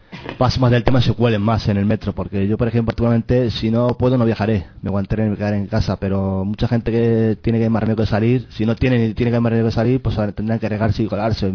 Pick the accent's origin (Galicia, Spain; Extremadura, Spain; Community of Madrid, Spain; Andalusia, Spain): Community of Madrid, Spain; Madrid; como ciudadano español y madrileño